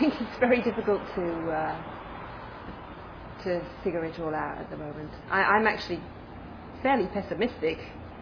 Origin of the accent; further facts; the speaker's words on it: England, United Kingdom; I come from England, by the way.